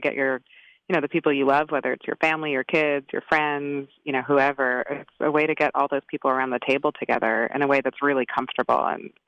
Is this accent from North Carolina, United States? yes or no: no; New York, United States; even though I'm not, you know, from St. Vincent, I'm from New York